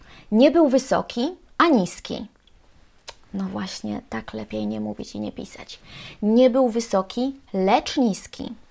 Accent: Lublin Voivodeship, Poland; accent: Lublin region; ja dawniej tak mówiłam, ponieważ jest to wymowa charakterystyczna dla mieszkańców Lubelszczyzny, a ja z Lubelszczyzny pochodzę i chyba Podkarpacia.

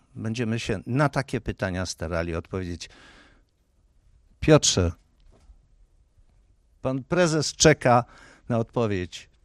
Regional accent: Lublin, Lublin Voivodeship, Poland; Ja jestem z Lublina.

